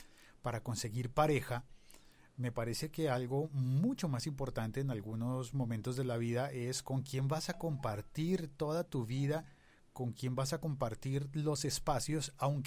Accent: Bogotá, Colombia; A mí me tocó compartir con amigos de Cali, siendo yo bogotano.

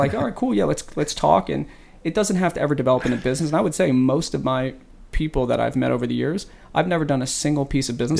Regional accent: New York, United States; New York or LA, once again, I'm originally from New York.

